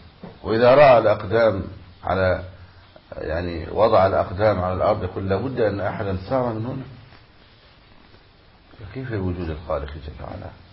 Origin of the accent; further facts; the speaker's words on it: Egypt; لذلك المثل اللي عندنا في مصر عقلك في رأسك تعرف خلاصك